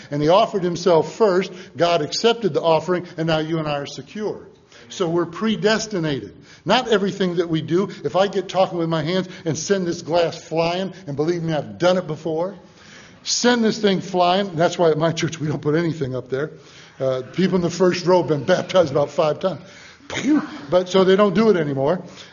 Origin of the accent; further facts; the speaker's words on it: Chicago, Illinois, United States; When I grew up in Chicago